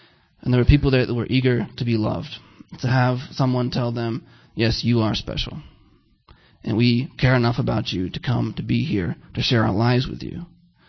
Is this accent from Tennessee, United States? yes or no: no; New York, United States; also born or lived in California; I was born in 1987 in California. Lived there for all of a few months. My family moved to New York.